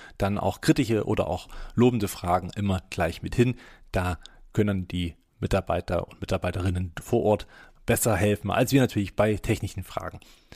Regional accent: Leipzig, Saxony, Germany; Ja, wir sind ja aus Leipzig

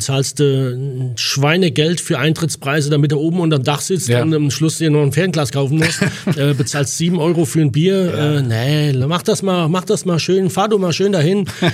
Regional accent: Hesse, Germany; ich bin Hesse

